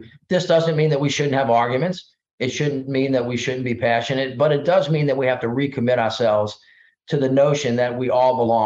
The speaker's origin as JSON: {"language": "English", "region": "the South", "country": "United States", "tie": "born or raised there", "said": "on my 30 years of experience growing up in the South, this is stuff that's been around a long time down here."}